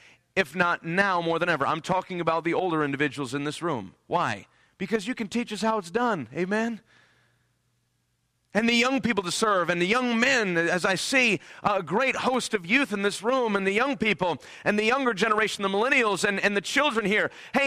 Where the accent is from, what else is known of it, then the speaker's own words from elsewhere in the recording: New York, United States; know I'm in the deep south of Louisiana. So turn up the hearing knobs on your ears and listen quickly as this New Yorker preaches here tonight, all right?